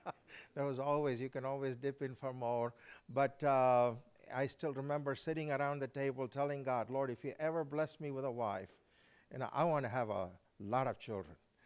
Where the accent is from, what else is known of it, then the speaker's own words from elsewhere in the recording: India; moved away as an adult; now in United States; God brought me to South Carolina. I didn't know anything about South Carolina. Originally, I'm from India, and I just got through seminary, and I came here.